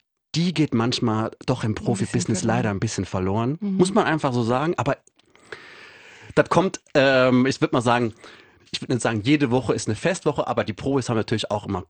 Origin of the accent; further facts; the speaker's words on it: Saarland, Germany; da wo ich herkomme. Ich komme aus dem Saarland